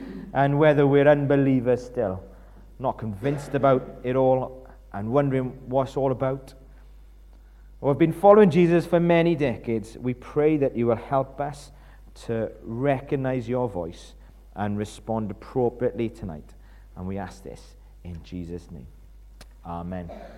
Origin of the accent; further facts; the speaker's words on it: Tredegar, Wales, United Kingdom; We're from Tredegar where there's one bus a day.